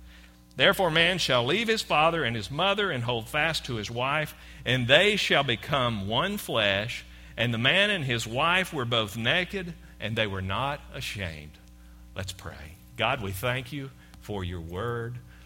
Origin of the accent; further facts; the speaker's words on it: Tennessee, United States; If we take it to the world of sports, we're from Tennessee